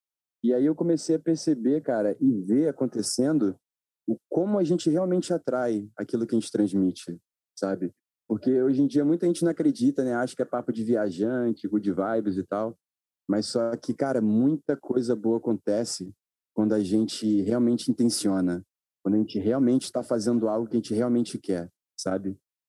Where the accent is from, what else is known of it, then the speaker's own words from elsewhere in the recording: Rio de Janeiro, Brazil; born there; Tenho 27 anos, eu sou do mundo, mas nasci no Rio de Janeiro.